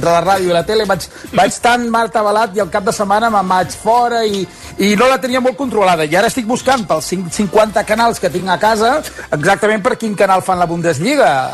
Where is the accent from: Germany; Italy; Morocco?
Germany; Nuremberg, Bavaria; Perquè com jo sóc de Nuremberg i al costat està Múnich